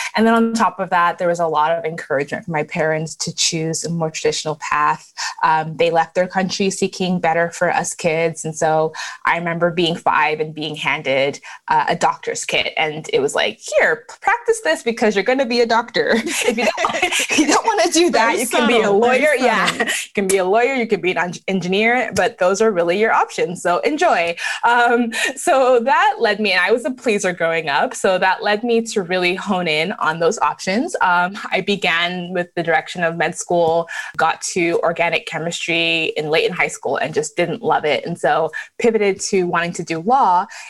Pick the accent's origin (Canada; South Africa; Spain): Canada; born or raised there; also born or lived in Lagos, Nigeria